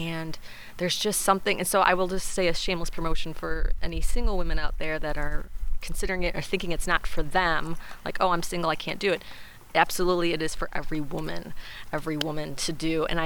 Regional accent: Cleveland, Ohio, United States; now in Michigan, United States; I'm originally from Cleveland. I moved to Michigan a couple years ago, so I'm in the Archdiocese of Detroit

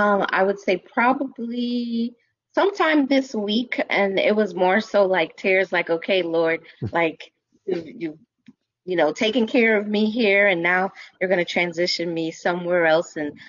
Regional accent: Maryland, United States; So I was born and raised in the D.C., Maryland, Virginia area known as the DMV. I was born in Maryland

